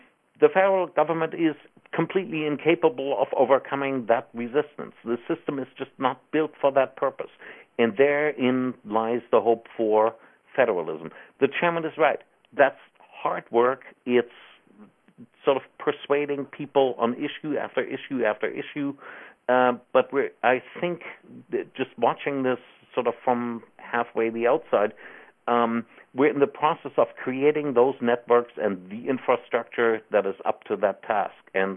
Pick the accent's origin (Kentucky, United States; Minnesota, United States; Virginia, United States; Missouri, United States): Virginia, United States; actually, my home state, Virginia, believe it or not